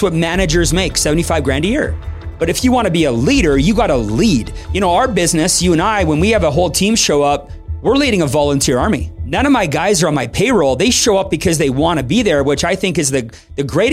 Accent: Calgary, Alberta, Canada; born and raised in Calgary, raised by a super hardworking family. My dad was a stonemason. My mom ran the family business.

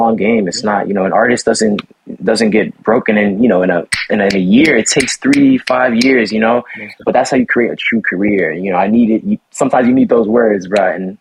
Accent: Harlem, New York, United States; Born and raised. I'm from Harlem, man. Harlem my whole life

